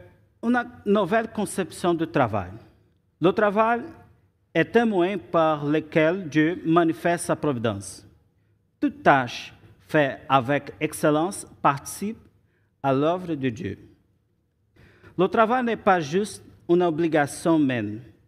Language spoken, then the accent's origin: French; Brazil; French is a second language; moved away; je suis brésilien. E ça fait un an et deux mois que je suis arrivé ici. E c'est toujours un grand défi de parler français.